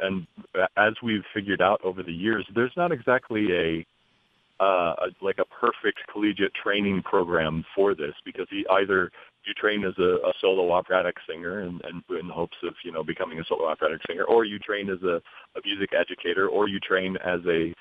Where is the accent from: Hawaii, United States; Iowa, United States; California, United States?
Iowa, United States; Council Bluffs; technically, I wasn't born there, but I lived most of my, I think I moved there in kindergarten, so I can say I'm from Council Bluffs, yeah.